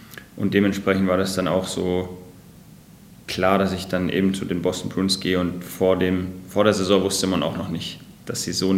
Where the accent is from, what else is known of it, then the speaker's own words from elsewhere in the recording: Schwenningen, Baden-Württemberg, Germany; Nee, ich komme aus Schwenning.